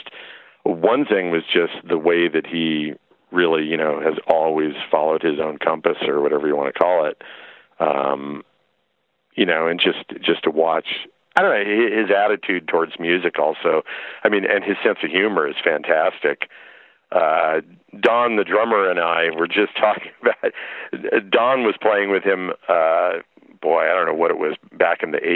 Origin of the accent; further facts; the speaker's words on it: Berkeley, California, United States; we were growing up in Berkeley